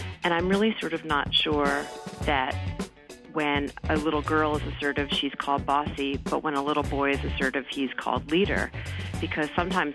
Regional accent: Philadelphia, Pennsylvania, United States; I'm from Philadelphia.

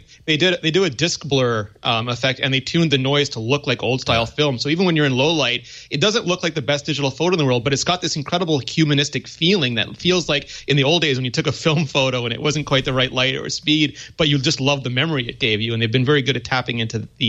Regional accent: Canada; So as a Canadian

